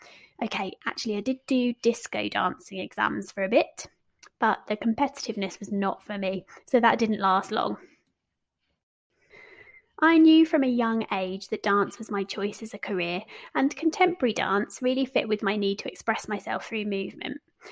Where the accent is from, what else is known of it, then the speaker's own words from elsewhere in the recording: St Neots, East of England, United Kingdom; I grew up in St Neots in Cambridgeshire.